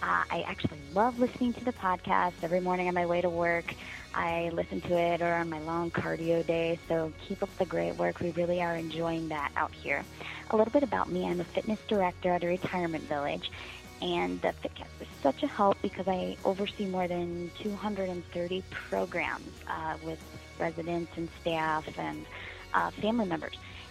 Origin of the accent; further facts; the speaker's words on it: Chicago, Illinois, United States; Hi, Kevin. … I'm from Chicago.